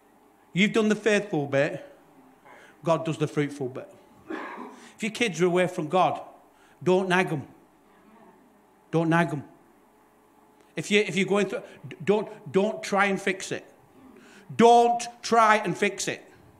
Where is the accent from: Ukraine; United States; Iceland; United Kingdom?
United Kingdom; Bolton, North West England; Well, I'm from Bolton, right?